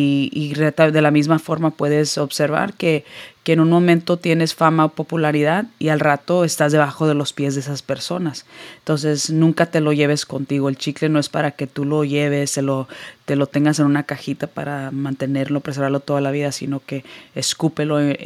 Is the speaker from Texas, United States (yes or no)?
yes; Houston, Texas, United States; Soy originaria de Houston, Texas. Crecí en un ambiente no muy saludable, sino altamente tóxico